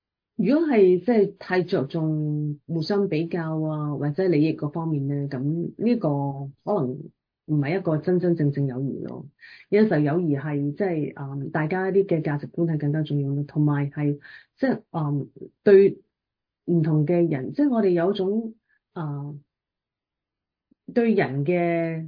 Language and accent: Cantonese; China; now in United States; 佢都好興趣關於我作為中國人，我喺美國嘅一啲經歷啊咁